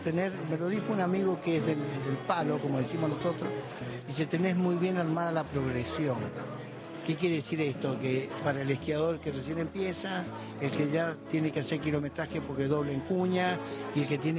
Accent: Tunuyán, Mendoza, Argentina; now in Ushuaia, Argentina; Yo soy de Mendoza, exactamente de Tunuyán.

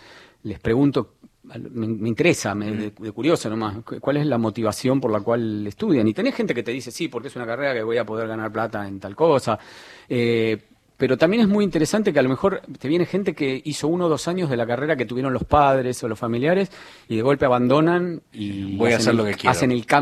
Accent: Lanús, Buenos Aires Province, Argentina; De Lanús.

